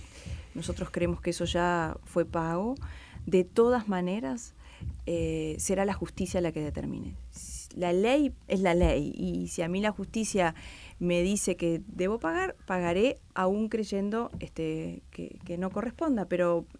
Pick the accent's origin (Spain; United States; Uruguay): Uruguay; Con mucha preocupación como uruguaya, como ciudadana, como legisladora